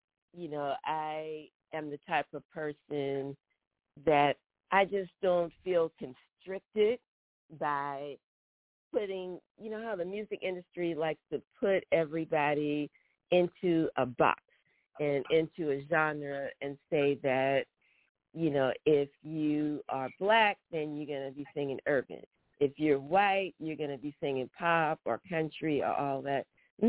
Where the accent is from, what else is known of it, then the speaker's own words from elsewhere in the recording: Charleston, South Carolina, United States; because we have a saying in Charleston, you know, I'm from the Gullah Geechee culture, and that's us who grew up in the Sea Islands.